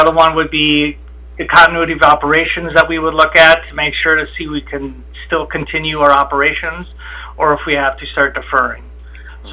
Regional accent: Warren, Minnesota, United States; Yeah, okay, well, I grew up in Warren, Minnesota, and soon after high school, I graduated in 1989, and I joined the Navy.

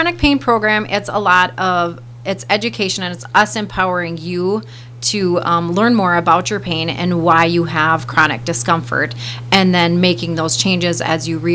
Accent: Milbank, South Dakota, United States

